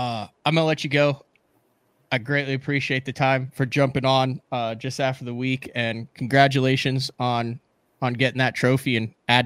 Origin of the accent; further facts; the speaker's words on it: Oklahoma, United States; I'm probably just a little biased in this because I am from Oklahoma and I do like to fish Eufaula